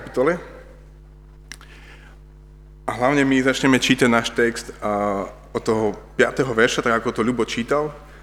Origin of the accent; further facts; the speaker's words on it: Levice, Nitra Region, Slovakia; a som z Levíc.